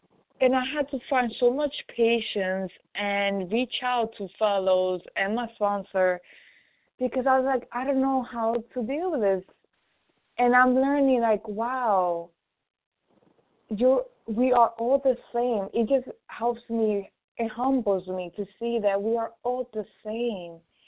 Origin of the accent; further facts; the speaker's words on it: New York City, New York, United States; from New York City.